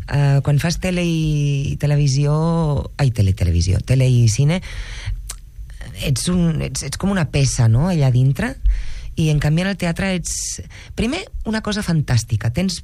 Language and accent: Catalan; Canary Islands, Spain; sóc la típica nena cursi que de petita a Canàries no hi havia molt teatre